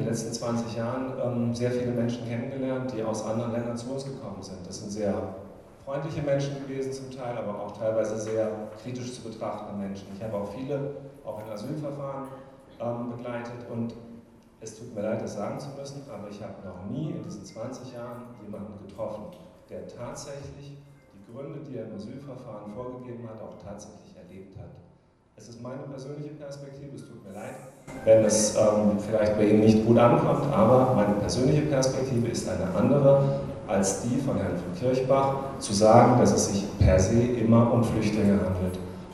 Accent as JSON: {"language": "German", "town": "Freiburg", "region": "Baden-Württemberg", "country": "Germany", "tie": "born or raised there", "said": "Ich bin in Freiburg zur Welt gekommen, genauso wie meine Kinder. Ich bin hier in Landwasser in den Kindergarten gegangen."}